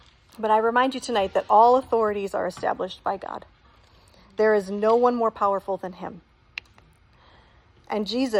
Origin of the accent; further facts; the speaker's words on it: Wisconsin, United States; I'm from a very small town. We had a lot of family friends that were police officers. I'm from Wisconsin. If you don't know, I'll probably say some words that sound like I'm from Canada.